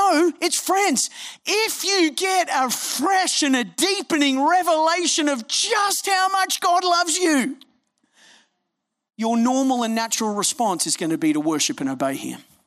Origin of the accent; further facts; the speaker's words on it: India; born there; English is a second language; I was born in India, as Linnaeus said, so English is the second language of my country of birth